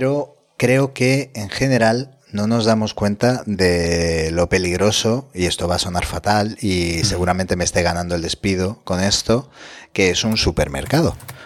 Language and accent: Spanish; Spain; Y como somos españoles, el miércoles ya se nos ha olvidado.